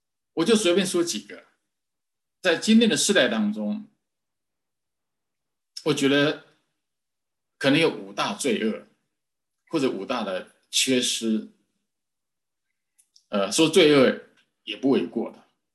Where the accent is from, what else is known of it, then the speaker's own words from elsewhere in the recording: United States; 如果中国要像我们美国人这样的过得上生活水平